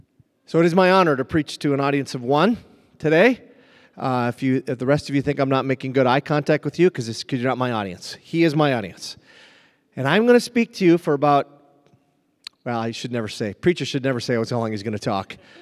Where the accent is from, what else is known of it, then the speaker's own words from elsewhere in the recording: Hibbing, Minnesota, United States; I grew up on the Iron Range, Hibbing, Minnesota.